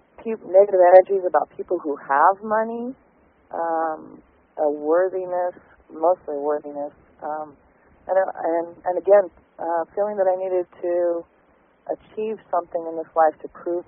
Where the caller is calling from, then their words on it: Santa Cruz, California, United States; I'm from Santa Cruz.